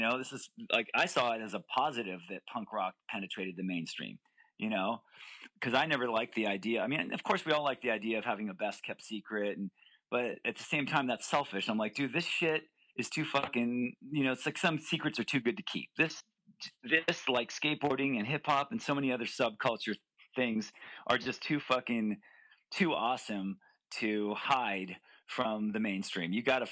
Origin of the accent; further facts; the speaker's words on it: Santa Barbara, California, United States; it was like … growing up in Santa Barbara.